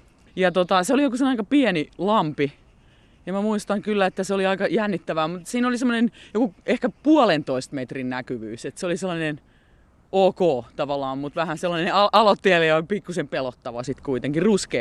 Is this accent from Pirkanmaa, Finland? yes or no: yes; Valkeakoski, Pirkanmaa, Finland; tämä mun lapsuus vietetty täällä Valkeakoskella ja sitten siellä Porvoon mökillä, niin, Pellingin mökillä